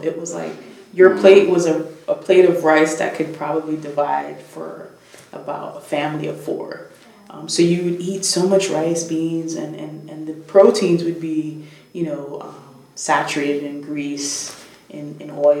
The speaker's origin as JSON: {"language": "English", "town": "Bronx", "region": "New York", "country": "United States", "tie": "born or raised there", "said": "So I grew up in the South Bronx, in the South Bronx, in Mott Haven, the Mott Haven community. And I grew up in public housing."}